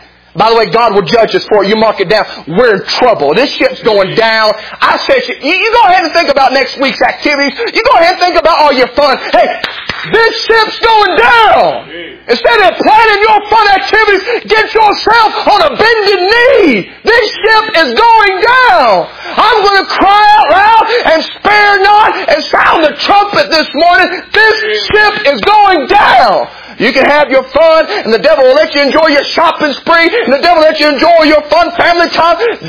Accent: United States; I'm an American.

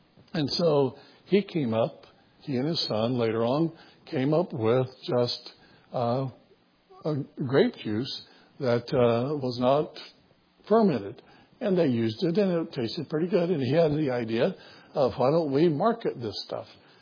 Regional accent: Florida, United States; I'm from Central Florida. I know there's different grades of orange juice because I grew up around a juice plant

